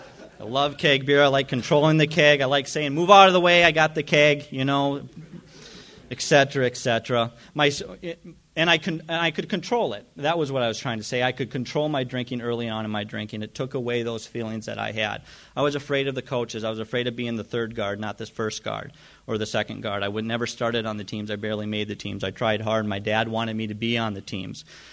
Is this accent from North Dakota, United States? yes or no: yes; Jamestown, North Dakota, United States; I wanted to go up to UND because I wanted to get away from Jamestown, my hometown.